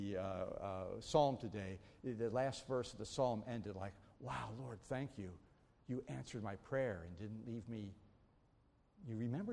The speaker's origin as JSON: {"language": "English", "region": "Pennsylvania", "country": "United States", "tie": "born or raised there", "also_born_or_lived": "Maryland", "said": "I grew up in Amish country in central Pennsylvania. We moved from southern Maryland, and we were surrounded by horses and buggies."}